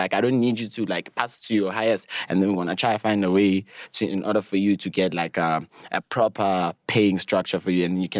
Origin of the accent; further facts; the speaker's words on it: Johannesburg, Gauteng, South Africa; I grew up in Hillbrow, and the stories that you've heard, like, from your mom